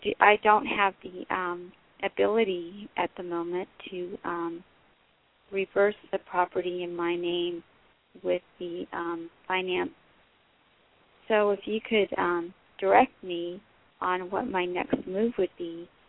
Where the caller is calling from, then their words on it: Los Angeles, California, United States; I'm calling from L.A.